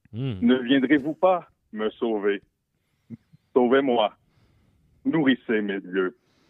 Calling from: Venise-en-Québec, Quebec, Canada; Je viens de Venise, en Québec.

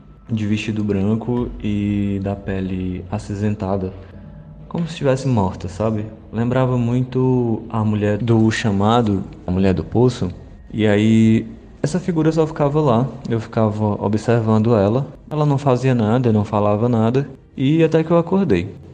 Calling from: Fortaleza, Ceará, Brazil; sou aqui de Fortaleza, no Ceará.

